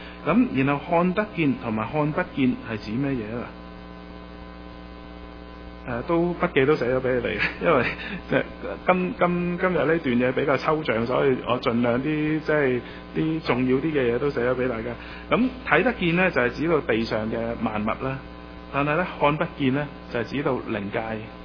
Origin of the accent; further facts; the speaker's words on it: China; 其實都同我哋中國人都有啲似啊